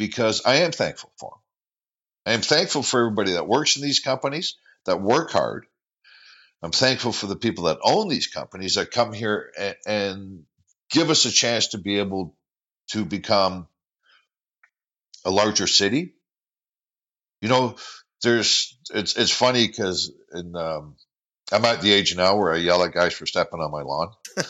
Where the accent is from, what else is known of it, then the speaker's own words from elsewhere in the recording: Canada; I am Canadian. I was born here, but my father wasn't, right?